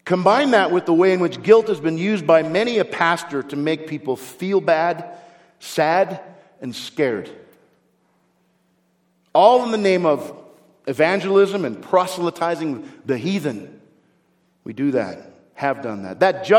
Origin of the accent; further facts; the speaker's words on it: the Prairies, Canada; I grew up in Canada on the prairies and it was cold in winter.